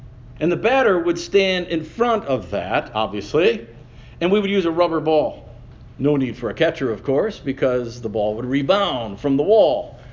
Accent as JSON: {"language": "English", "town": "Chicago", "region": "Illinois", "country": "United States", "tie": "born or raised there", "said": "I grew up in Chicago, and growing up in the city, not in the suburbs, we were limited on space"}